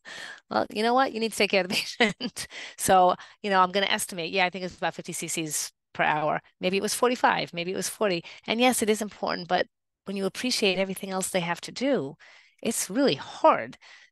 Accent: New York, United States; You know, I am from New York. I am pretty assertive.

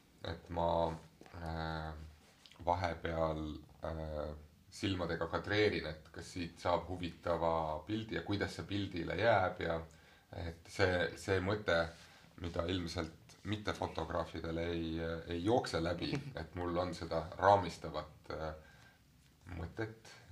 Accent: Tartu, Tartu County, Estonia; Ma sündisin ja kasvasin Anne linnas.

